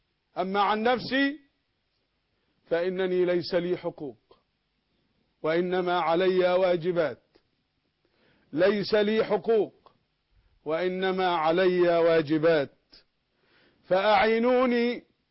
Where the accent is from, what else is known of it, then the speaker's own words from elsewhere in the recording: Egypt; إننا كمصريين مسلمين ومسيحيين